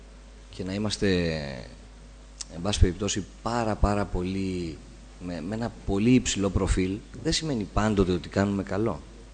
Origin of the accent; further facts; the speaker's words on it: Zakros, Crete, Greece; Σας το λέω εγώ που είμαι από τη Ζάκρο.